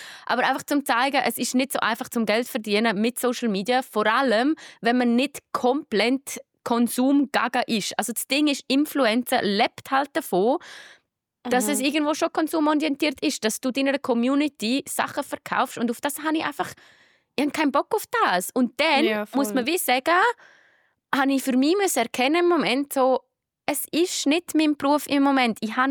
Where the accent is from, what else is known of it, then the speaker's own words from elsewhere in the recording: Switzerland; die meisten Collabs als Schweizer Creatorin kriegst du über irgendwelche Agenturen.